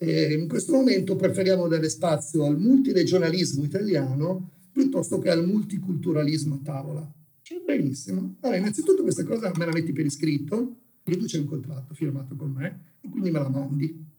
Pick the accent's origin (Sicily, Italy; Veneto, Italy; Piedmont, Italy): Piedmont, Italy; Turin; mio padre era già diventato un commerciante a Porta Palazzo, per cui sono cresciuto nella Porta Palazzo degli anni 60, con il pieno boom economico